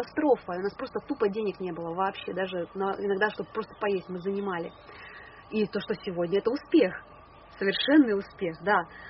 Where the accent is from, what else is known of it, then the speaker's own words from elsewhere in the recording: Saint Petersburg, Russia; И база, допустим, там в Питере, в моем родном городе, где мои родственники